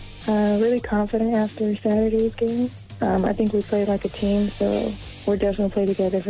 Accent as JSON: {"language": "English", "region": "California", "country": "United States", "lives_now": "Gladstone, Australia", "said": "I'm from California, so it's not too much of a difference, just a little humidity."}